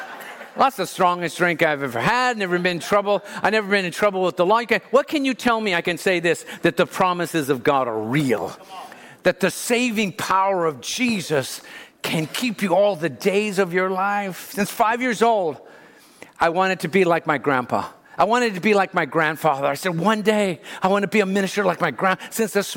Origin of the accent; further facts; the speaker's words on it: Pacoima, California, United States; Now, you have to be from Pacoima to tell that story. And I am from Pacoima.